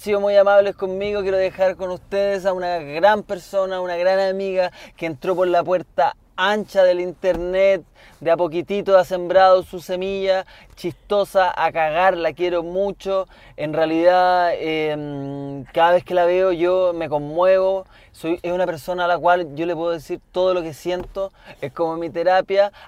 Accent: Chile; Es que soy chileno, bro.

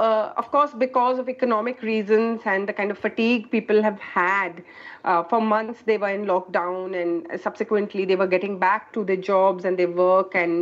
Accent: India; So this is absolutely heartbreaking as an Indian to watch this happening to my people.

